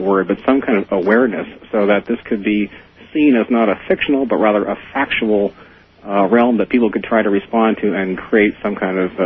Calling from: Berkeley, California, United States; I'm calling from Berkeley, California.

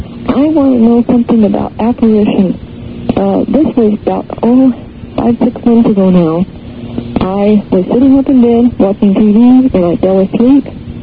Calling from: Santa Clara, California, United States; Santa Clara.

